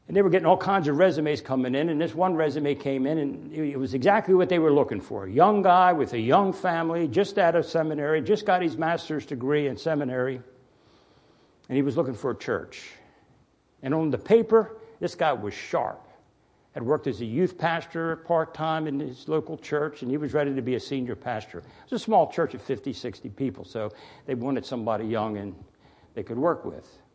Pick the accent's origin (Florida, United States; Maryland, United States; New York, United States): Maryland, United States; Baltimore; Everybody here that's been coming knows I'm from Baltimore. I've talked about it enough. Well, as a kid in Baltimore City, the year is 1958.